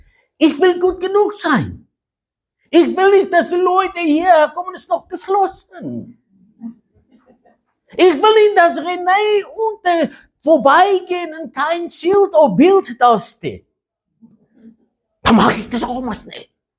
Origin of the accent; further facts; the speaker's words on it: South Africa; German is a second language; ich komme aus Südafrika, habe ein bisschen in Afrika gearbeitet